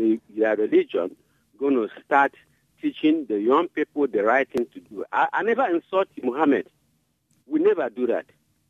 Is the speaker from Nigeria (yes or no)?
yes; Nigeria; I'm from Nigeria, southeastern Nigeria, the Igbo tribe.